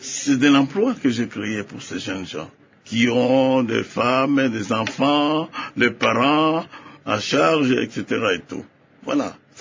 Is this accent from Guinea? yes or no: no; Katanga, DR Congo; born there; Je suis notable parce que je suis né au Katanga.